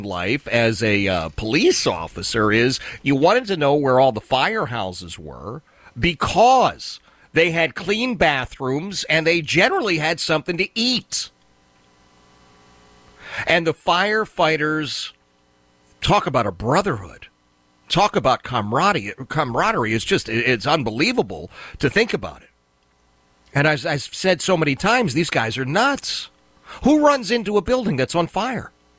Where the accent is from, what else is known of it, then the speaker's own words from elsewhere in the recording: Philadelphia, Pennsylvania, United States; but when I was growing up in Philadelphia, firehouses were, well, they were exactly that.